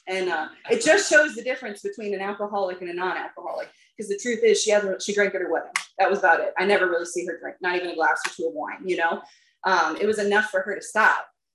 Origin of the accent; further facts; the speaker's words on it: Manassas, Virginia, United States; And we ended up here in Virginia when I was 13 and have lived here ever since. I grew up in Manassas, right down the road.